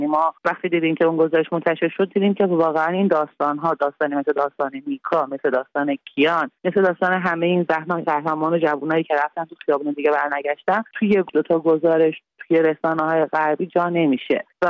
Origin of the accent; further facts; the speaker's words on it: Iran; منم یه زن ایرانی ام که در طول جنگ به دنیا اومدم و با وجود همه محدودیت‌های جمهوری اسلامی که روی همه جنبه‌های زندگی تأثیر گذاشته بود بزرگ شدم